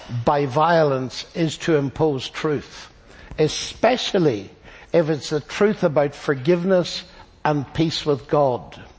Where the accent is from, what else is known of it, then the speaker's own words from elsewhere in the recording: Northern Ireland, United Kingdom; I come from Northern Ireland, and therefore I'm familiar with religious violence. I had very unusual parents who were Christian without being sectarian